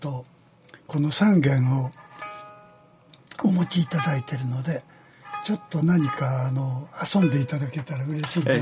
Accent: Kyoto, Japan; born there; 僕は京都生まれですからね、それで東京へね、あのまあ二十歳前後の時とかもからあの神保町のね、古書街をね、通って、

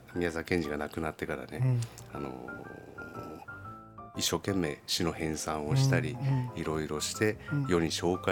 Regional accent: Iwaki, Fukushima, Japan; うちの地元って私は福島県のいわき市という、はい、福島県でも海沿いの地域の町なんですけども、

